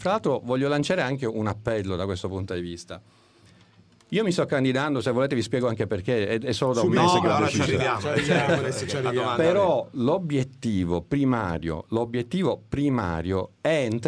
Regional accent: Sicily, Italy; Se incontra uno di noi, di Catania, di Messina, di Palermo, di Agrigento, io sono siciliano.

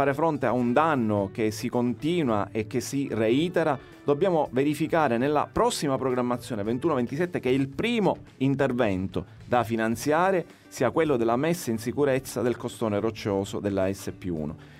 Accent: Sicily, Italy; noi come siciliani siamo molto spesso, ci abituiamo troppo

